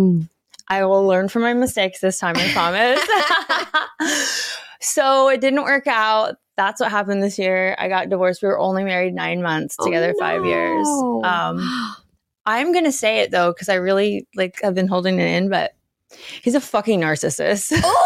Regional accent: California, United States; I'm from Northern California.

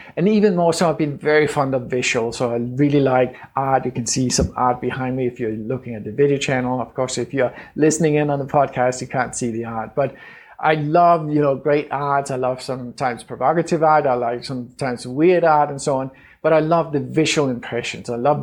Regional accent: Denmark; English is a second language; now in United States; I have a weird accent. I'm from Denmark, even though I've lived in the States for a long time by now, you can still hear the weird accent.

